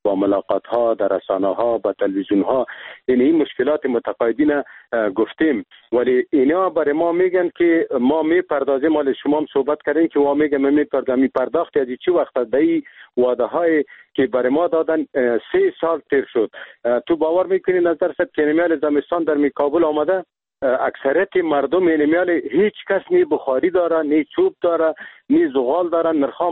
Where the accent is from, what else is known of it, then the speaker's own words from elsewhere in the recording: Afghanistan; ما خود مسلمان هستیم، ما افغان هستیم، از این ملت هستیم، اینمیجا زندگی کردیم، دمیجا تولد شدیم